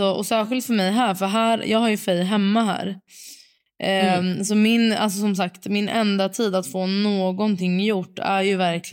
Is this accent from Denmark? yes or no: no; Sweden; För hemma i Sverige är också typ så här med barnen